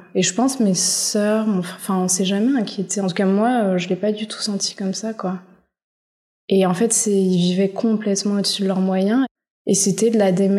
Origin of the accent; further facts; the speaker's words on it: Paris, Île-de-France, France; J'ai grandi dans le 9e arrondissement, à Paris.